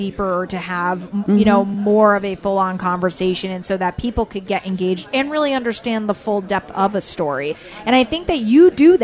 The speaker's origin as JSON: {"language": "English", "region": "Connecticut", "country": "United States", "tie": "born or raised there", "said": "I grew up, born and raised in Fairfield County. I know this area and I'm passionate about this area."}